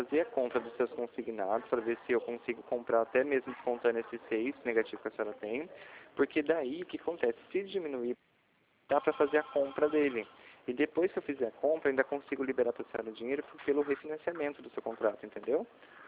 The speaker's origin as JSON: {"language": "Portuguese", "town": "Limeira", "region": "São Paulo", "country": "Brazil", "said": "Eu sou aqui de Limeira, tá? Eu faço parte do telemarketing."}